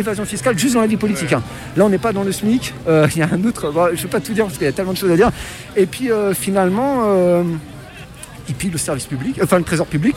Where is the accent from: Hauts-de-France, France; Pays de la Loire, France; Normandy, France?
Hauts-de-France, France; Creil; moi je suis né à Creil, je considère depuis longtemps que c'est déjà la banlieue, c'était notre terrain de jeu ici.